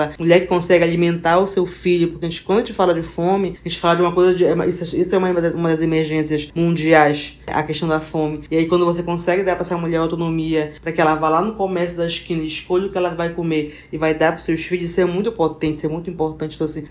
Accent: Serra do Navio, Amapá, Brazil; now in Macapá, Brazil; Eu sou da Serra do Navio. Depois eu vim morar pro Macapá, né?

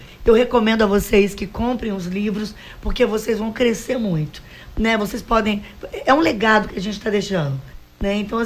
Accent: Rio de Janeiro, Brazil; Eu sou do Rio, vocês não têm noção o que é o Acre.

